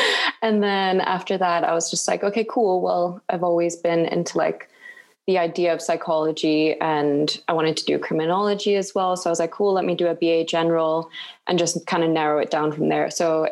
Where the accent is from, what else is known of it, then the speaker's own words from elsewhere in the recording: Singapore; also born or lived in Finland / Bangkok, Thailand; now in South Africa; I guess always my general background is I'm from Finland, but I grew up in Singapore and lived in Bangkok for a bit. So that was just mainly because of my dad's job. We moved around a lot growing up. And yeah, so I came to South Africa to study.